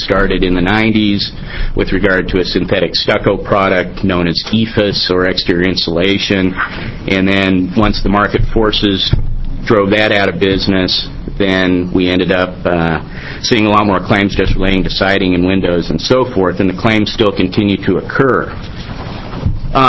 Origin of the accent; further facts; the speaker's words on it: Portland, Oregon, United States; I'm a lawyer from Portland. My law firm has about six lawyers in it, and we do almost exclusively construction defect litigation. I come from Oregon. I have a degree in civil engineering.